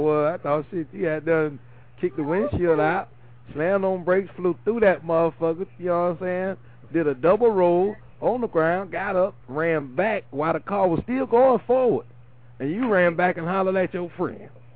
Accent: Florida, United States; I'm from Florida myself.

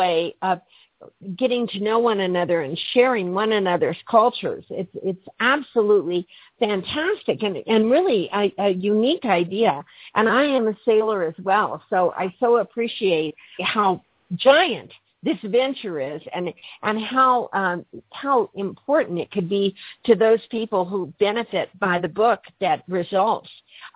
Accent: San Antonio, Texas, United States; the University of Texas in San Antonio, which, by the way, is my hometown

